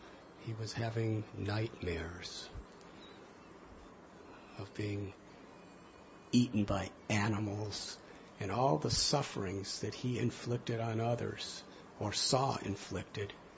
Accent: United States; now in India; I feel at home in their presence too, because I'm Jewish American. And I feel at home with all of them because I live in India.

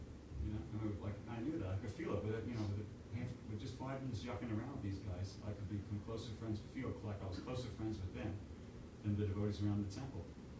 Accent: United States; even though I'm an American, I think I had bad karma with Americans

